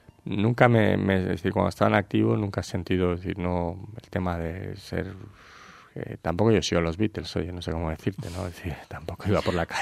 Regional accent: Valencia, Valencian Community, Spain; después de mi tierra, que es España, de mi país, que es España, y mi tierra, Valencia

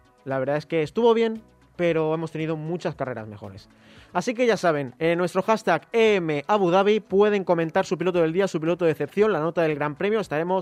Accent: Spain; porque somos españoles

